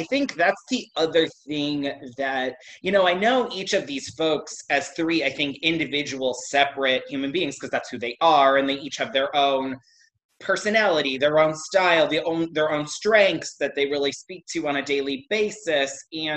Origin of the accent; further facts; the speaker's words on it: New York City, New York, United States; I follow Bob a little bit more because I'm a New Yorker and I've seen Bob out and about.